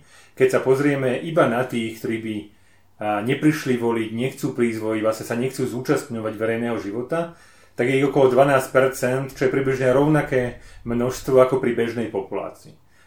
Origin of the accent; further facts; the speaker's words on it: Banská Bystrica Region, Slovakia; Viete, že ja som z Banskobystrického kraja a v kraji, v ktorom pochádzam